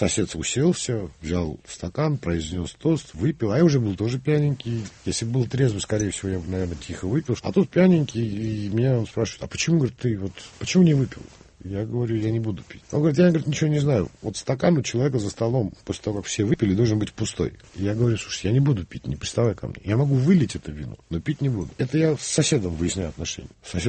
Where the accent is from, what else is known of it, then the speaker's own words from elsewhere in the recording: Georgia; А я же грузин, поэтому я могу это говорить так.